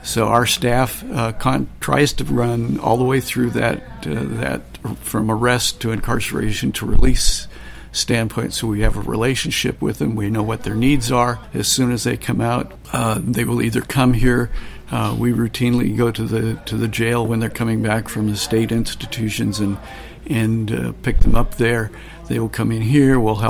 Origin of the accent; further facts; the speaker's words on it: Montesano, Washington, United States; And I'm from Montesano, Washington, and I've been here at the mission for just shy of 2 years now as the Executive Director.